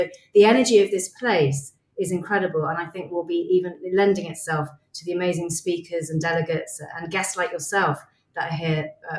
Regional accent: United Kingdom; I'm a Brit chick, you know.

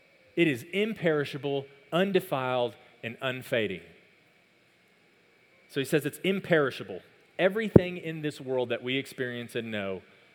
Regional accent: Texas, United States; born there; When I was born in Texas. I was born in the United States. I'm a citizen here.

